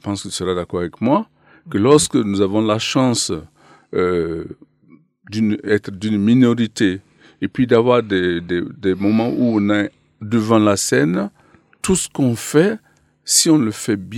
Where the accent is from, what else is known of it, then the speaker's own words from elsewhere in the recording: Sara, Burkina Faso; born there; also born or lived in Bobo-Dioulasso; Alors moi, je suis né au Burkina Faso, dans un petit village qui s'appelle Sara